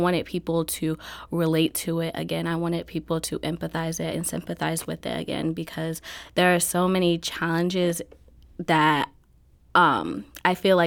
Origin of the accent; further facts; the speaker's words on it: St. Louis, Missouri, United States; So I grew up in St. Louis City until I was about maybe 12 or so, sixth grade. Mm-hmm. And then I moved out to the county